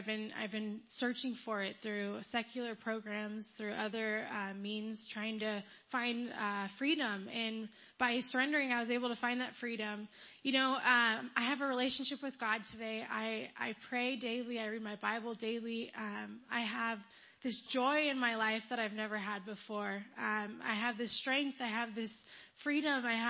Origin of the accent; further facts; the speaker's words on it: Danville, California, United States; I was born and raised in Danville, California.